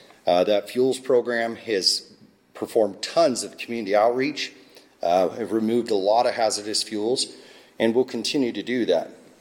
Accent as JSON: {"language": "English", "region": "Nevada", "country": "United States", "tie": "born or raised there", "said": "I'm born and raised in Nevada, but I'm not a gambler"}